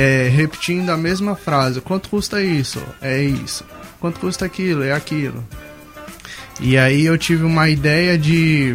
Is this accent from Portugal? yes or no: no; São Paulo, Brazil; Não, eu sou de São Paulo.